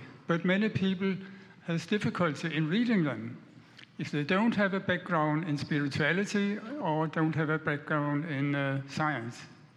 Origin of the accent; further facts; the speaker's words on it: Denmark; English is a second language; from Denmark, and my English is not the best, but it's my best.